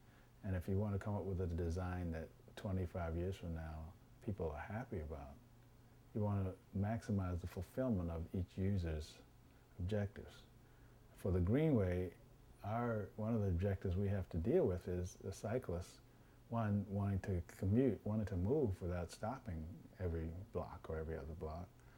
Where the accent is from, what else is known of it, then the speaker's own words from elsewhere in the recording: Washington, District of Columbia, United States; I grew up in Washington, D.C., and I always appreciated cities, but I also always appreciated open space.